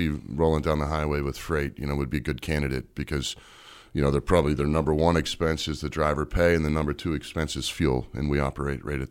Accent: Pennsylvania, United States; I come from Western Pennsylvania, and my uncle has a small trucking company, flatbeds.

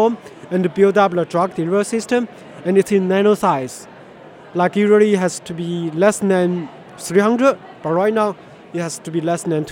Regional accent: Fujian, China; because I'm from the place. Well, because the Boston Tea Party, the tea that dumped it, originate from Fujian, China, my hometown

